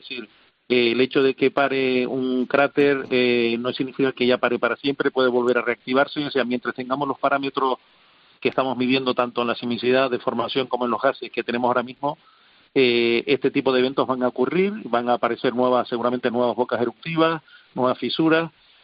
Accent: Canary Islands, Spain; yo sea de aquí, soy canario

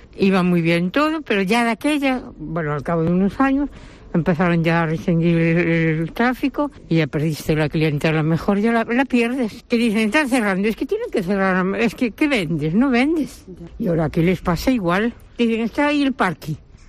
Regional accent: Santiago de Compostela, Galicia, Spain; Mira, yo me crié en Conjo, nací en el campo de Conjo

